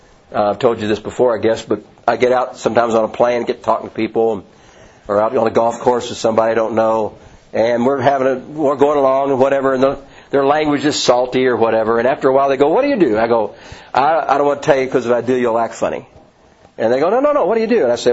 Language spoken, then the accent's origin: English; Louisville, Kentucky, United States; I'm from Louisville, so I'm used to being pretty.